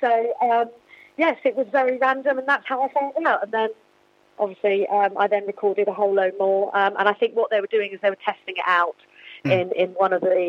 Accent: Guildford, South East England, United Kingdom; obviously I'm from Guildford

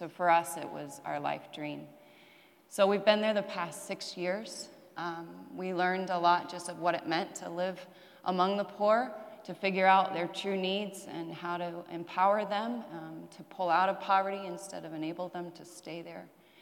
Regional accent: Kansas City, United States; I grew up in Kansas City, probably similar to most of you, in a wonderful, loving Christian home. Went K through 12 in Kansas City Christian School

